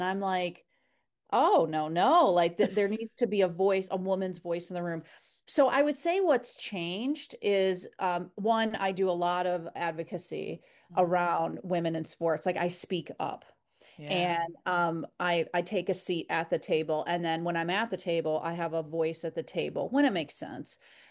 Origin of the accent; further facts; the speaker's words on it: Kalamazoo, Michigan, United States; we've been in the community, which is my hometown in Kalamazoo, for 51 years.